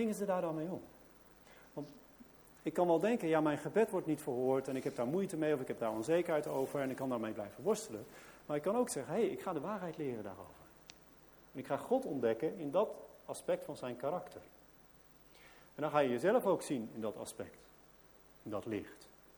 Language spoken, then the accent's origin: Dutch; Barneveld, Gelderland, Netherlands; also born or lived in Veenendaal; Ik kom uit Barneveld eigenlijk, maar ik heb 12 jaar in Veenendaal gewoond.